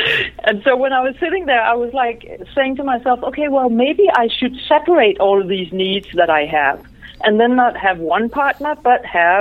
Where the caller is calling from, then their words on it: Copenhagen, Capital Region, Denmark; I'm in Copenhagen presently.